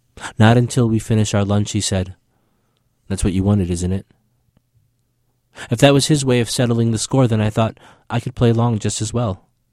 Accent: Peoria, Illinois, United States; also born or lived in Ethiopia; sort of loosely based on my own experiences of growing up in Peoria after leaving Ethiopia as a young child.

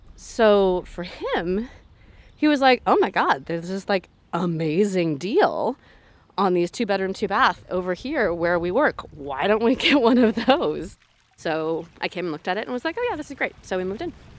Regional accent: Palo Alto, California, United States; they know that I grew up in Palo Alto or went to Yale or work at Google

